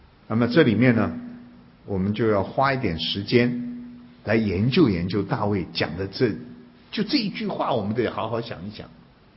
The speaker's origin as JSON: {"language": "Chinese", "country": "China", "said": "哎呦，我跟你讲，对我们中国人来讲，这个名字简直就是乱七八糟，一点意义都没有"}